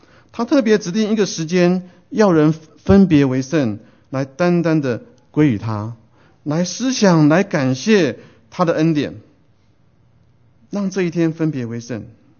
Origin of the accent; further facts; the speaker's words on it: Taiwan; 我记得小时候在台湾哈